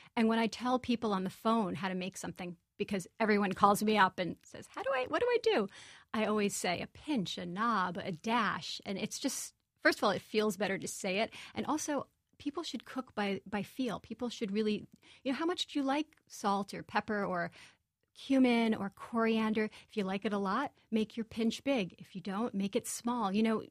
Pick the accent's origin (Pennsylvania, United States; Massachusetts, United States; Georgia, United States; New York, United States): New York, United States; Brooklyn; It's very American. My book is completely American. I grew up in Brooklyn.